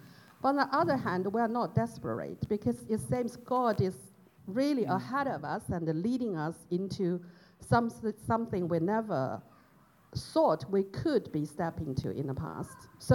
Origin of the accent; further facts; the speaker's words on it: Chengdu, Sichuan, China; Yes, so my hometown, I was... born and growing up in China. My hometown is Chengdu.